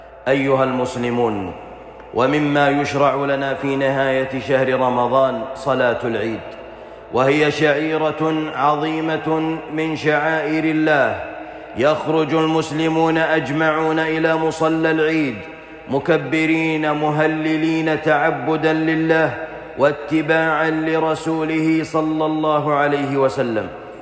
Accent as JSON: {"language": "Arabic", "country": "Saudi Arabia", "said": "والغالب عندنا في المملكة العربية السعودية أن الناس يأكلون الأرز أو البر"}